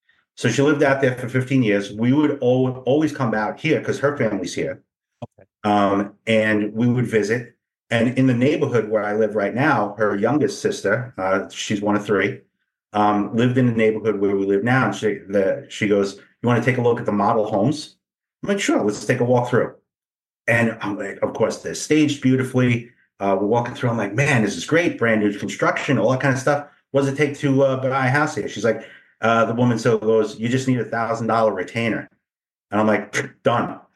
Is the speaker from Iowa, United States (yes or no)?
no; New York, United States; yeah, you know, I'm not from here. I grew up in New York.